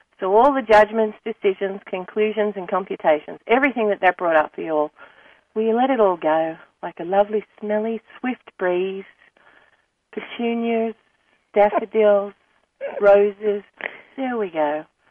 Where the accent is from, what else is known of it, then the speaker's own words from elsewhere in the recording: Australia; accent: Australian; It was a joke because my Australian accent was much broader when we were first here and when I was first here.